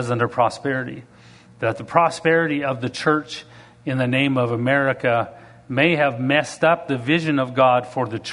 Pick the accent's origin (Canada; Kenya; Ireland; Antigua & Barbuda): Canada; now in United States; I'm proud to be American. I'm an American citizen. I'm proud to be Canadian, but I'm proud to be American.